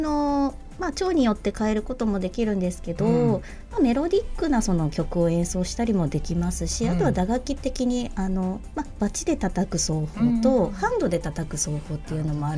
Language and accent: Japanese; Hiroshima, Japan; now in Kawasaki, Japan; 私は広島県出身で、現在川崎市、そして横浜市、狛江市ですね、その近辺で、